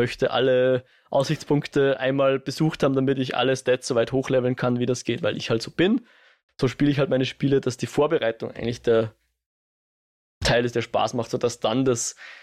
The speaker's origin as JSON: {"language": "German", "country": "Austria", "said": "als Österreicher"}